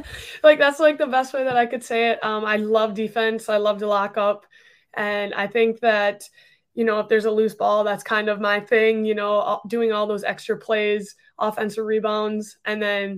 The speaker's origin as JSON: {"language": "English", "region": "Wisconsin", "country": "United States", "said": "I'm from Wisconsin. I think the Midwest has like a kind spirit about it as well."}